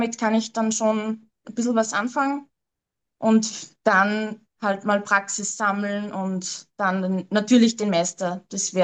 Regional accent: Upper Austria, Austria; ich bin 34 Jahre alt, ich komme aus Oberösterreich und ich bin momentan in der Ausbildung zur Konditorin.

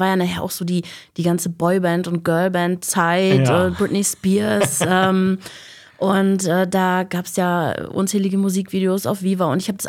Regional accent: Güstrow, Mecklenburg-Vorpommern, Germany; Ich bin gebürtige Güstrowerin. Hier geboren, hier aufgewachsen und ja, immer noch hier.

